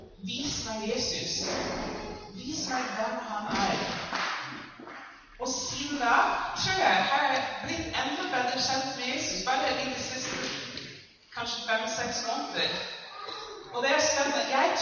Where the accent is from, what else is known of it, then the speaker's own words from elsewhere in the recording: United States; Norwegian is a second language; now in Norway; Men jeg kommer fra USA, og jeg bodde her i Norge i snart 5 år.